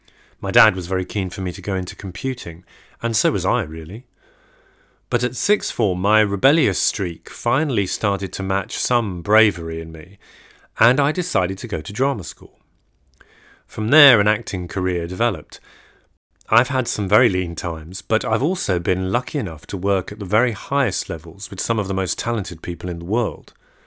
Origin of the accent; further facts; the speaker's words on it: London, United Kingdom; My parents are both from Chennai and moved to England in the early 60s. I was born in 1968 in South London and grew up in a very humble, unartsy family setting.